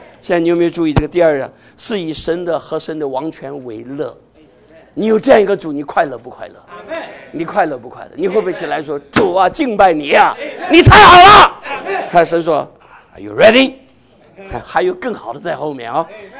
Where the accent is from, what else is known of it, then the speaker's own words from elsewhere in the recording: China; 我们中国人讲窍门，说这个人呢有窍。